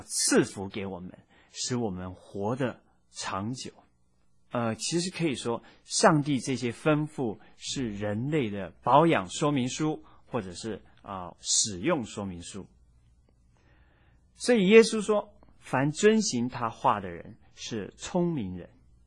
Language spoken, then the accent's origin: Chinese; China; 我们中国人常说天妒英才